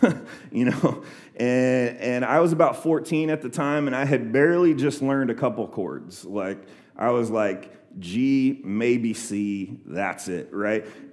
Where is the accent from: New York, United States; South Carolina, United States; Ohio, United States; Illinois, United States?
Ohio, United States; yeah, we're from Ohio, so it wasn't the South.